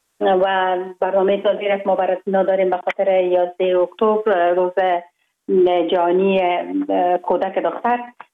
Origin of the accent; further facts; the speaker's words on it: Kabul, Afghanistan; من خوشبختانه در یک خانواده روشن فکر به دنیا آمدم، در شهر کابل در محله کوتی سنگی تولد شدم.